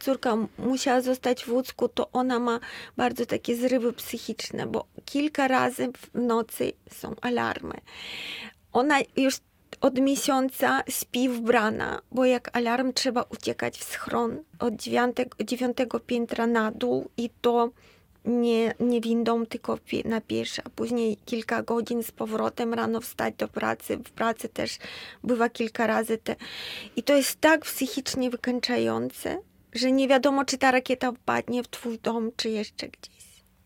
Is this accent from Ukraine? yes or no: yes; Ukraine; Polish is a second language; now in Poland; Ja wyrosłam w sowieckiej szkole, nam mówiono, że Polacy wrogi, oni chcą zagarnąć Ukrainę.